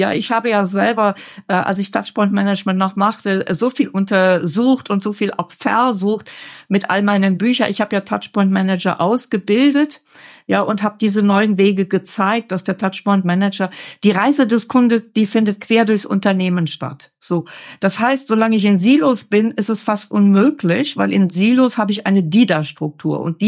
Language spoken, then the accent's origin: German; Rhineland, Germany; Ich komme aus dem Rheinland, so sagen wir das da.